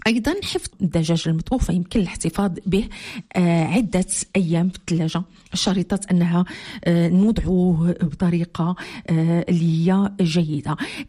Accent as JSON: {"language": "Arabic", "country": "Morocco", "said": "فكنعرفوا بأن التسممات الغذائية كتجي في المرتبة الثالثة هنا عندنا في المغرب"}